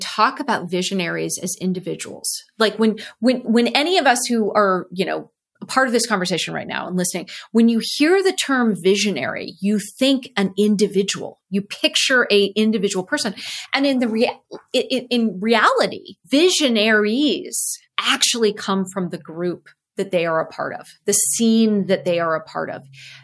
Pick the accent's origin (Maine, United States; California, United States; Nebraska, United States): California, United States; Cupertino; So I grew up in Cupertino.